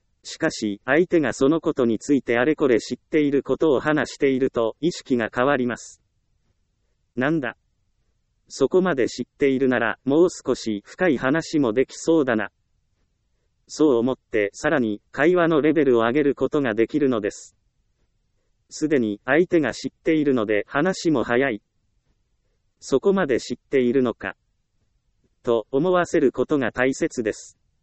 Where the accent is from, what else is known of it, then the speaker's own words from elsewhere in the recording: Ehime, Japan; 私は愛媛県出身です。愛媛県はみかんで有名なので、